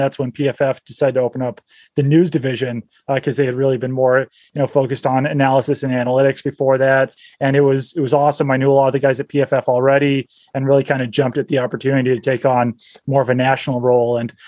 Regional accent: New England, United States; also born or lived in Seattle; So I was born in Seattle. I lived there until I was like 11 years old. I moved in 1997 to New England.

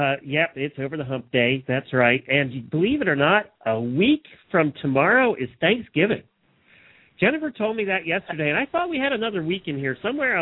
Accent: Ocala, Florida, United States; It's Wednesday, and … from Ocala, Florida.

